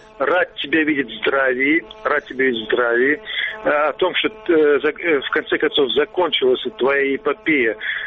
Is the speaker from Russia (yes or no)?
no; Crimea, Ukraine; я из Крыма.